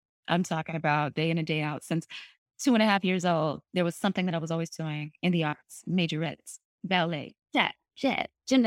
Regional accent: New Jersey, United States; I'm a girl from Jersey

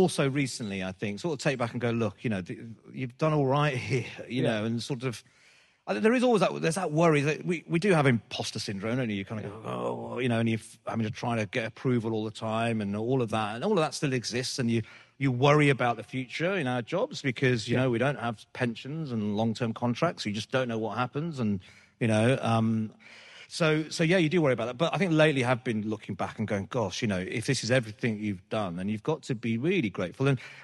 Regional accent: Birmingham, West Midlands, United Kingdom; I think it's that thing of sort of, you know, being being British Asian or being a Brummie, sort of, you know, you feel like you're away from, you're not part of anything, you're not part of London

